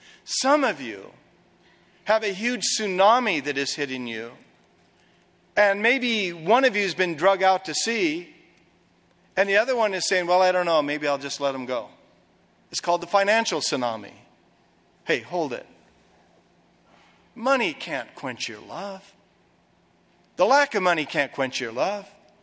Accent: United States; I can speak as an American, because I am and I love my country and my fellow countrymen.

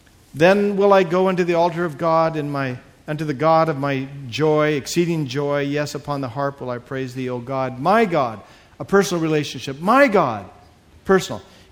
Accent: United States; I said, well, of course I'm a Christian. I'm American.

